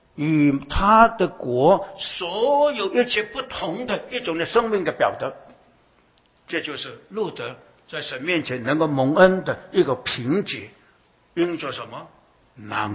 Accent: China; 但是我们中国人说女人呢最怕就是嫁错郎，是吧？

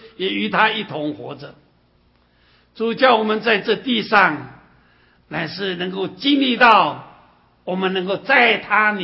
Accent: China; 弟兄姊妹，我们都是中国人， 你看我们中国人那时候多么野蛮

